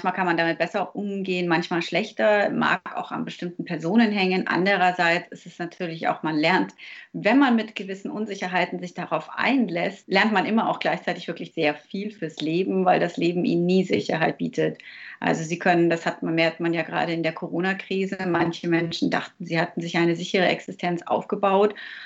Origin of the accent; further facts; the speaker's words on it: Munich, Bavaria, Germany; born there; now in Stuttgart, Germany; ich bin gebürtige Münchnerin. Ich komme nicht ursprünglich aus Stuttgart.